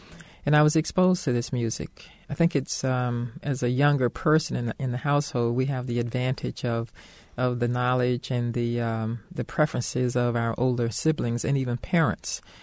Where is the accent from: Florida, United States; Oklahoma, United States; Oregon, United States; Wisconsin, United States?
Florida, United States; Orlando; I grew up in Orlando, Florida, in a household where music was greatly appreciated, all styles of music.